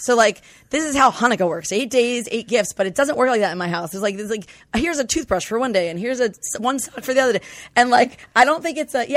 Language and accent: English; New York, United States; I'll wear black all the time. I'm from New York.